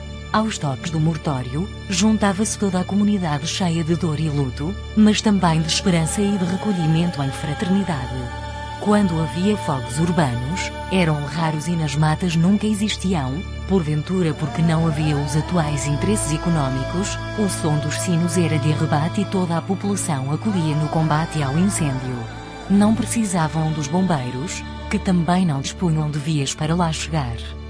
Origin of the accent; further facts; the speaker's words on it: Bismula, Guarda, Portugal; Em outros tempos, na minha aldeia, na minha infância, quando a noite caía, as ruas quase se esvaziavam, e só os jovens adultos eram autorizados a percorrer a escuridão.